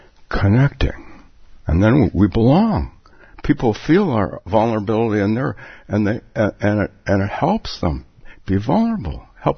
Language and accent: English; Palo Alto, California, United States; I'm from the West Coast, and I grew up in Palo Alto, and I went to Stanford